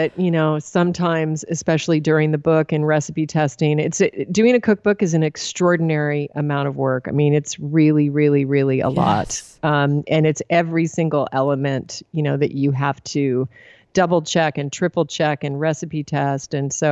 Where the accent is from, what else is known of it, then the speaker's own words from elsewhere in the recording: Alaska, United States; I was the youngest of five kids. I already just said I was raised in Alaska